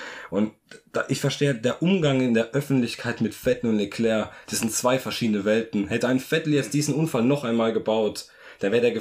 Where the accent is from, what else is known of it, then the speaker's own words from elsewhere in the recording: Germany; als Deutscher